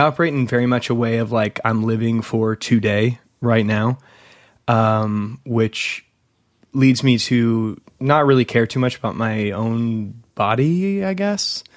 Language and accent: English; Louisville, Kentucky, United States; Yes, always lived in Louisville.